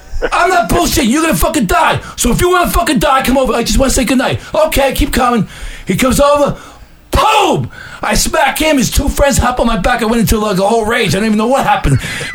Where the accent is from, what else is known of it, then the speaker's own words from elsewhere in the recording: New York, United States; You know, I'm from New York.